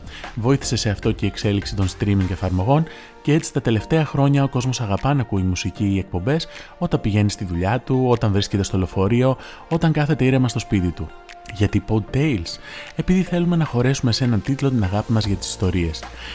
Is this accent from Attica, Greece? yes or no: no; Thessaloniki, Central Macedonia, Greece; born there; γεννήθηκα και εργάζομαι στη Θεσσαλονίκη.